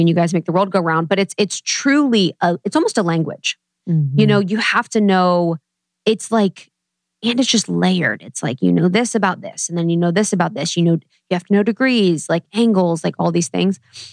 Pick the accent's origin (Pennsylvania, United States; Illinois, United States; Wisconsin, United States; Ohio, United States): Ohio, United States; born there; Where I was born in Ohio, you know, I'm sandwiched between like two really beautiful lines.